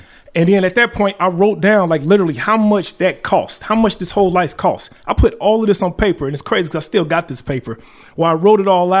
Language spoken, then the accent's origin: English; Chicago, Illinois, United States; I'm from Chicago, born and raised.